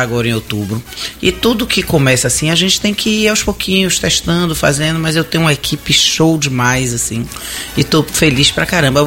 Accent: Salvador, Bahia, Brazil; Eu amo minha terra, eu amo Salvador, e eu fico pensando sempre de que forma eu posso contribuir com isso.

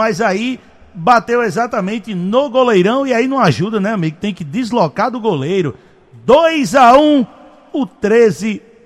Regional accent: Paraíba, Brazil; por mais esta oportunidade de falar sobre as coisas do futebol da minha terra

